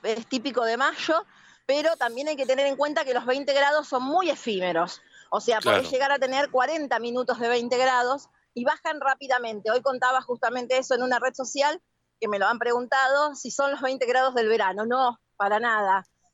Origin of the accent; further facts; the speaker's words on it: Villa Gobernador Gálvez, Santa Fe, Argentina; Yo soy del sur de Rosario, soy de Villa Gobernador Gálvez.